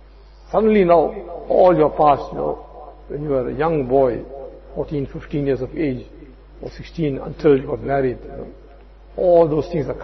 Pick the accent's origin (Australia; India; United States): India; moved away; I know when I came from India, so I said, what is this big net bayan and all that?